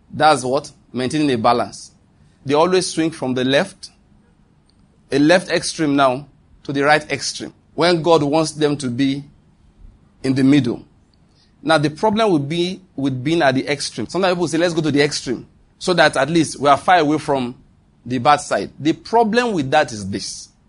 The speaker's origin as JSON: {"language": "English", "region": "Western Nigeria", "country": "Nigeria", "tie": "born or raised there", "said": "I grew up in Western Nigeria, and I speak Yoruba very well."}